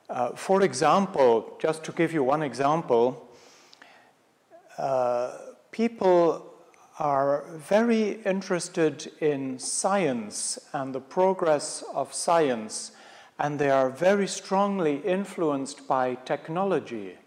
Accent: Ireland; now in Belgium; I come originally from Ireland, but I live in Belgium. I've been living in Belgium now for longer than I would like to tell you.

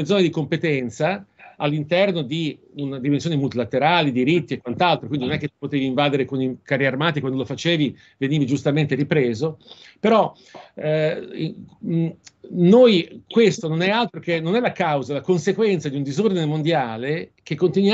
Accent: Bosnia & Herzegovina; now in Moscow, Russia; ti ricordo che io sono di origine bosniaca, quindi gli americani hanno fermato la guerra nel mio paese, quindi ho una moglie russa, vivo a Mosca

